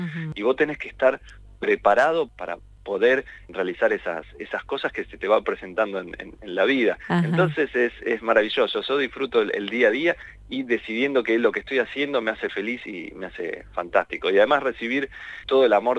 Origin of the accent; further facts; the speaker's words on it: Lanús, Buenos Aires Province, Argentina; los ingleses ya me conocen que yo soy de Lanús